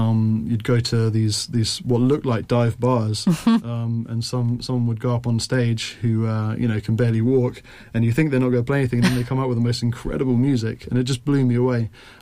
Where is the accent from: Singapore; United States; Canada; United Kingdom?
United Kingdom; Cambridge, Scotland; growing up in Cambridge, you know, it's not like you're in London.